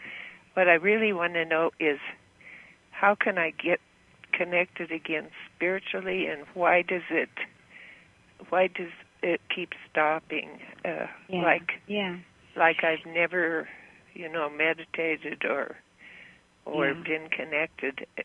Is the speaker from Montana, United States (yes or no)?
yes; Montana, United States; I'm from Montana.